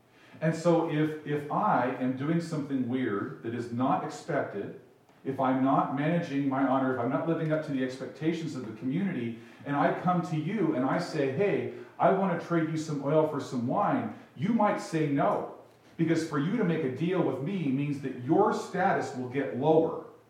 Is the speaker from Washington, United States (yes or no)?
yes; Endicott, Washington, United States; my spouse and I grew up in Endicott in La Crosse, Washington, where the stores were further away.